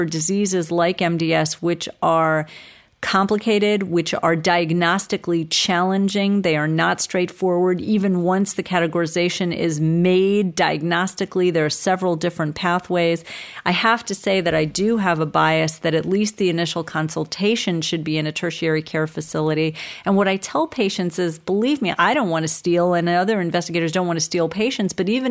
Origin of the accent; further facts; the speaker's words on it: New York City, New York, United States; maybe it's being a New Yorker, maybe it's being used to that New Yorker